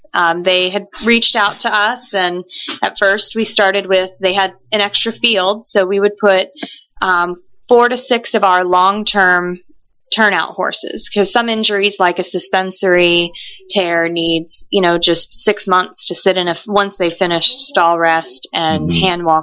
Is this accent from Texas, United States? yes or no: yes; Houston, Texas, United States; I'm from Houston, Texas.